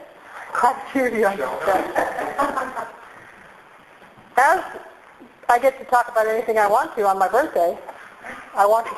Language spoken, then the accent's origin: English; Coalinga, California, United States; born there; I was born in Coalinga, California.